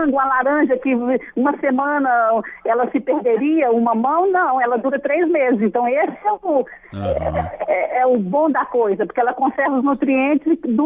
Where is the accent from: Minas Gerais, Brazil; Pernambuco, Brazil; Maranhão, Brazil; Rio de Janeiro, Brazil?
Minas Gerais, Brazil; Paracatu; born there; Eu sou em Paracatu, Minas Gerais.